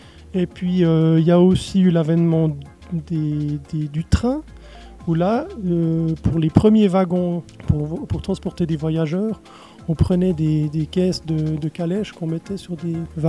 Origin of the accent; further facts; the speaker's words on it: Chavannes-près-Renens, Vaud, Switzerland; moi j'ai grandi région lausannoise, à Chavannes, près Renan, dans un grand immeuble de 64 appartements, mais entouré de verdure, une rivière.